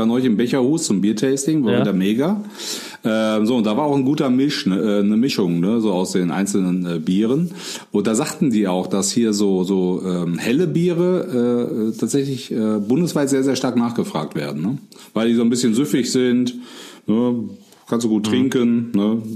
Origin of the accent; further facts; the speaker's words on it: Hochtal, Germany; Ich komme aus Hochtal